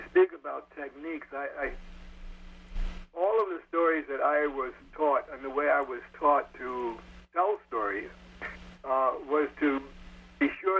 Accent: New Jersey, United States; I grew up in New Jersey.

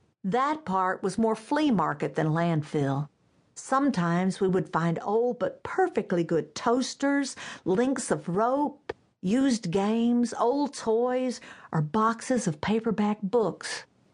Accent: Texas, United States; When we were kids growing up in East Texas, my brothers and I would ride our bikes to the dump yard over behind the high school.

